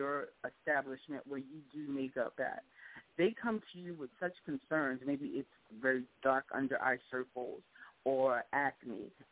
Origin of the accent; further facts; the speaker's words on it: Jersey City, New Jersey, United States; Yeah, that's my hometown.